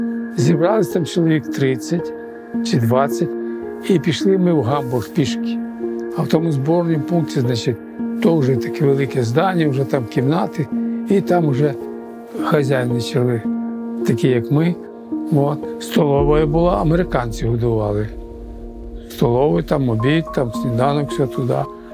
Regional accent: Poland; І тільки, я єстим поляк.

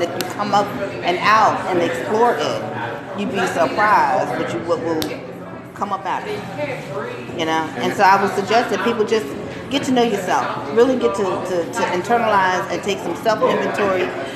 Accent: Philadelphia, Pennsylvania, United States; My father, I grew up in Philadelphia in the 60s, and my father was a fabulous, fabulous artist, and I watched him.

